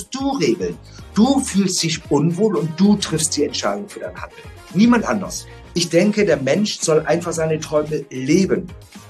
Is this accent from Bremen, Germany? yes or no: yes; Bremen, Germany; Ich bin aufgewachsen in Bremen und habe schon als Kind auf dem Bauernhof meiner Großeltern das Schlachten gelernt.